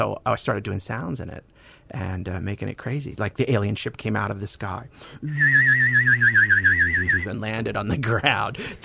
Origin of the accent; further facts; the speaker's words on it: United States; Yeah, I'm originally from the Floribama region.